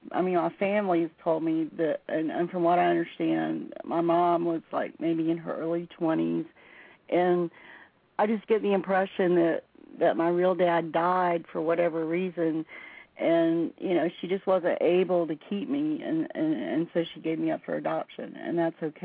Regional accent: Fort Worth, Texas, United States; born there; I was born in the Dallas area, in Fort Worth.

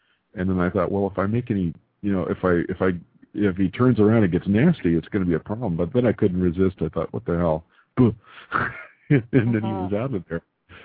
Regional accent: California, United States; It's funny because I grew up in the Sierra Nevadas, and our family would spend weekends out in the bush.

